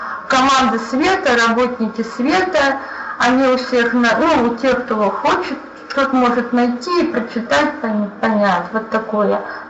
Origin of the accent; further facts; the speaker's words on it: Chelyabinsk, Chelyabinsk Oblast, Russia; я из Челябинска.